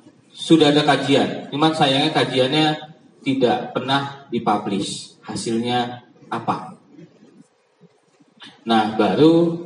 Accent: Jakarta, Indonesia; Untungnya saya dari kecil di Jakarta

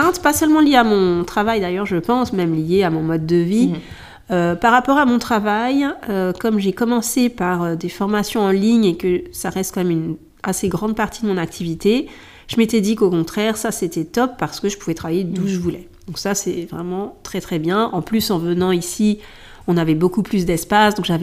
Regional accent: Paris, Île-de-France, France; je suis née à Paris, donc c'est ce qu'on appelle une vraie Parisienne, parce qu'il faut savoir qu'à Paris, il n'y a pas que des Parisiens. Donc, je n'ai connu que ça. Et c'est vrai que j'étais pas mal attachée, j'étais Paris intramuros

